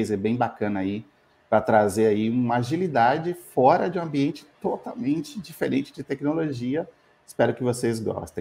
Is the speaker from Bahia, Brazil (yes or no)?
yes; Bahia, Brazil; now in São Paulo, Brazil; Eu sou baiano, que mora em São Paulo aí há 13 anos. Estou com 45, né?